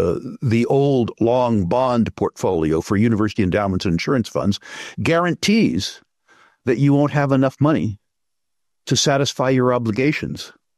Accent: United States; I say most importantly, not merely because I'm American

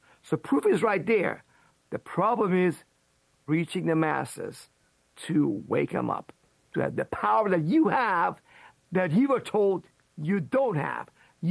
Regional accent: Iran; now in United States; Back in 1992, Clayton, and I came from Iran, an unfree country, to a free country

